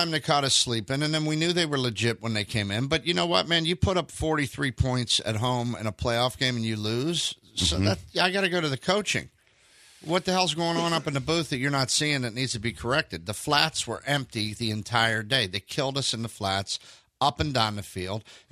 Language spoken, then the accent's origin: English; Pittsburgh, Pennsylvania, United States; I did halftime in my hometown in Pittsburgh, which was awesome.